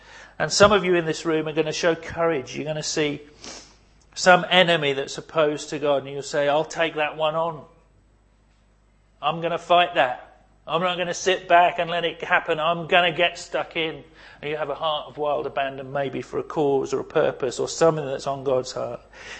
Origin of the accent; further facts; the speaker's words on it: United Kingdom; I'm British and we tend to be cautious and self-protective with our hearts.